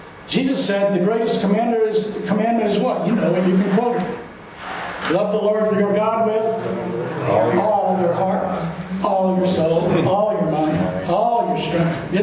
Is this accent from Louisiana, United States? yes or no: yes; Louisiana, United States; And I'm from Louisiana, so when the Saints won their Super Bowl, my sister and mother sent me up a couple of Saints shirts.